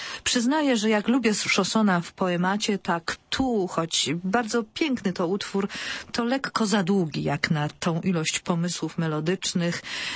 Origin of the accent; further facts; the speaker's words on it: France; Polish is a second language; Jestem Francuzem, więc mogę o tym mówić z łatwością.